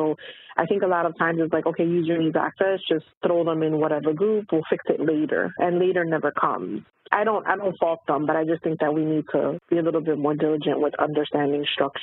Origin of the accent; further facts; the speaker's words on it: New York City, New York, United States; When I came back home from university, I'm originally from New York City.